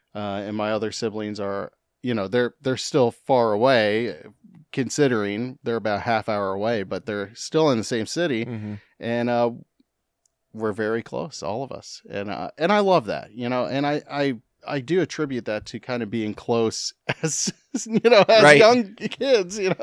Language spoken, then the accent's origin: English; Kentucky, United States; also born or lived in Florida; I was born in Florida, Central Florida, and then raised in Kentucky, outside Louisville.